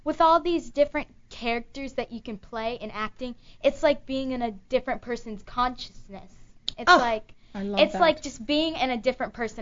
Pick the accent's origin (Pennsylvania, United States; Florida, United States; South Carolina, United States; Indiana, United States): Florida, United States; Vero Beach; moved away; I moved here with my parents from Florida, Vero Beach, and I was looking to do modeling because I loved it.